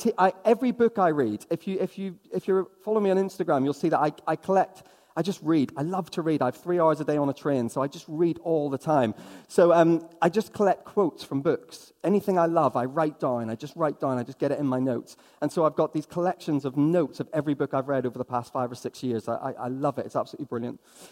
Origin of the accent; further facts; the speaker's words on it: Northern Ireland, United Kingdom; I'm from Northern Ireland. I can say these things about fellow Celts.